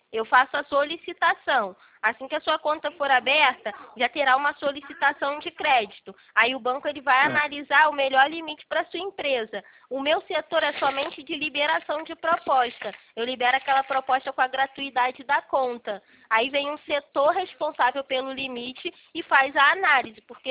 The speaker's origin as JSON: {"language": "Portuguese", "region": "Rio de Janeiro", "country": "Brazil", "said": "eu sou do Rio."}